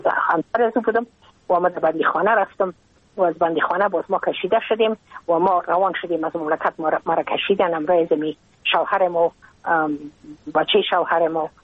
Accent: Afghanistan; moved away as an adult; now in United States; ما که از افغانستان بقا آمدم ما اون سال بودم 28 ساله

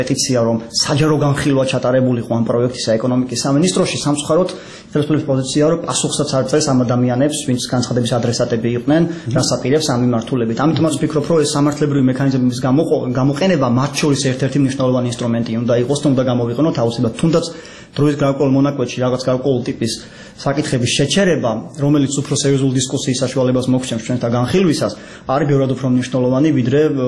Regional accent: Batumi, Adjara, Georgia; moved away; და რეალურად მე ბათუმში დავიბადე, გავიზარდე, როცა მიწეს პერიოდულად ჩასვლა სამთვეში იქ ოთხეში ერთხელ ხედავ რა სწრაფად იცვლება ქალაქი

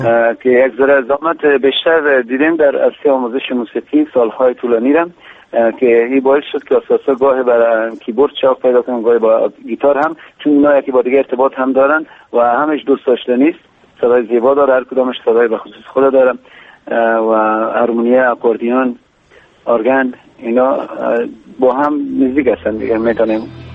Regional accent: Kabul, Afghanistan; ما در کابل بزرگ شدیم، مدت بیشتر از 26-27 سال است که همینجا زندگی میکنیم، در کابل هستیم

